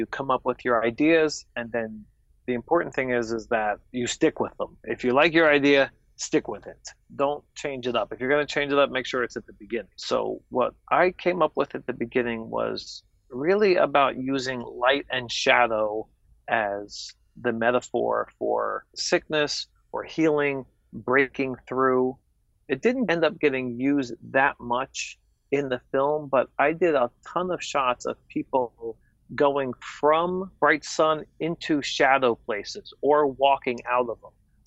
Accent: New York, United States; also born or lived in Washington, D.C.; I'm originally from New York, but I spent the majority of my life just outside Washington, D.C.

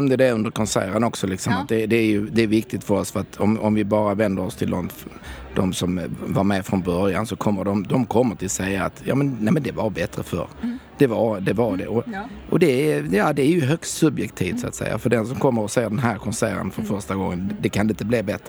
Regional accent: Helsingborg, Skåne, Sweden; För jag har flyttat tillbaka till Helsingborg där jag kommer från.

